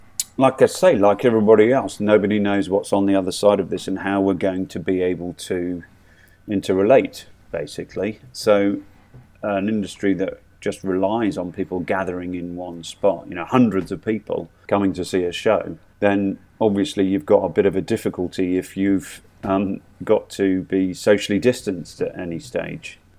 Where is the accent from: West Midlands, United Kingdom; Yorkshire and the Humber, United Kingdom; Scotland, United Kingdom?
West Midlands, United Kingdom; Birmingham; also born or lived in Lincolnshire; I was born in Lincolnshire and then we moved back. So I sort of grew up my primary school years in the suburbs, actually, of Birmingham. So, but I've still got a lot of, from my mum's side, a lot of family around Birmingham, the city, and just outside it.